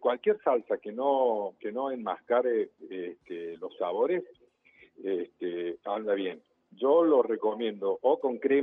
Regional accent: Córdoba, Argentina; Sí, soy cordobés, estamos en Córdoba.

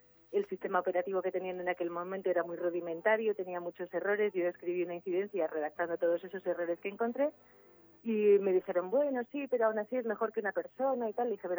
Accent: Spain; Pues soy española, vivo actualmente en la ciudad de Vitoria-Gasteiz

